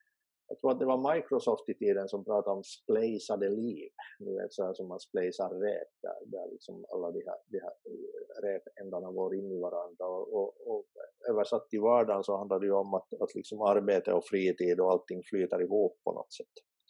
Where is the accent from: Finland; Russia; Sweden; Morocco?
Finland; Larsmo, Ostrobothnia; now in Jakobstad, Finland; Det finns tillhörigheter i mitt fall både till Jeppis där jag nu bor och dit jag betalar kommunskatt. Sen har vi sommarstugan i Larsmo där jag är uppvuxen som ju mentalt fortfarande är hemma.